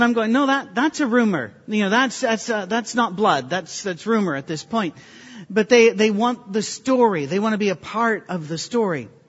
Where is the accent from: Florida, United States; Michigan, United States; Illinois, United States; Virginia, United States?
Michigan, United States; Detroit; I'll go places and I don't have a Scottish accent or an Irish accent or anything. I just tell people I'm from Detroit and we all talk like this.